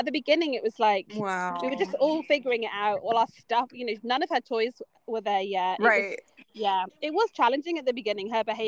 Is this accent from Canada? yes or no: no; England, United Kingdom; I'm an English rose. So I think I'll just wilt.